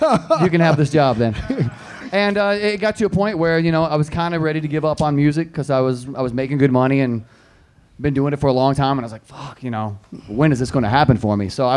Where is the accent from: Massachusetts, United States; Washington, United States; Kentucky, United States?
Kentucky, United States; now in Las Vegas, United States; Kentucky originally, but I've been in Vegas for about 13 years.